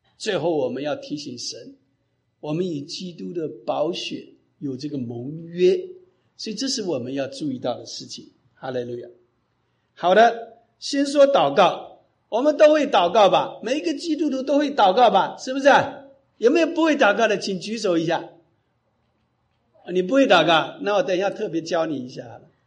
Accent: China; 我们中国人比较喜欢用耶稣

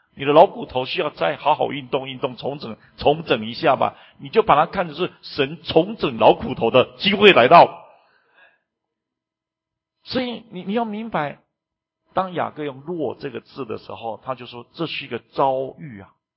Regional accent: Taiwan; 就像我们住在台湾长大的都要当兵，义务要当兵

